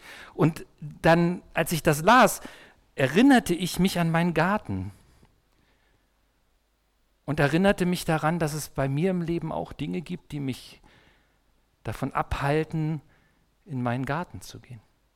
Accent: East Germany, Germany; Ich bin ja in der DDR aufgewachsen

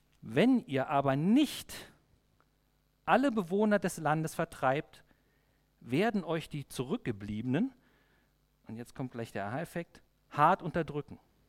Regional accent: East Germany, Germany; so als Ossi hatte ich das. Es war ja nicht vorstellbar für mich als 12, 13-Jähriger, dass ich irgendwann mal im Westen bin

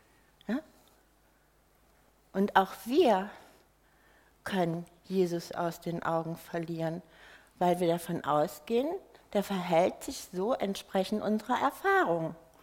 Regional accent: North Rhine-Westphalia, Germany; ich komme ja aus dem Ruhrpott, also aus dem Ruhrgebiet auf Hochdeutsch.

